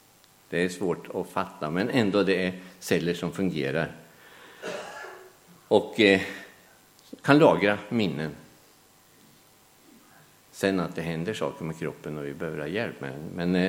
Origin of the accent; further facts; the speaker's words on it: Wallonia, Belgium; now in Sweden; då var någon som kom från Vallonien i Belgien. Det är därifrån vi kommer.